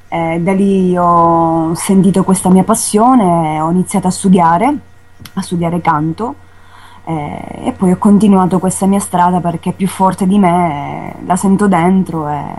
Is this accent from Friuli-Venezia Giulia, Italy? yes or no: no; Catania, Sicily, Italy; Io sono di Catania, però mi trovo a Caltanissetta perché stasera ho un concerto, quindi sono un po' fuori zona.